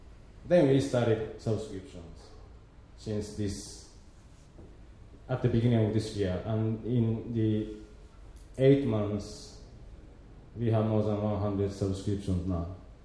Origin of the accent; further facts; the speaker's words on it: Japan; English is a second language; now in Sweden; I'm Japanese. I'm from Japan, but coming from Sweden.